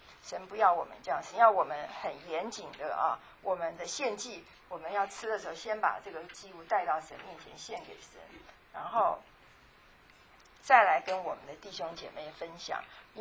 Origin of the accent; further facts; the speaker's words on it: Taiwan; 我们在台湾的时候还猪血糕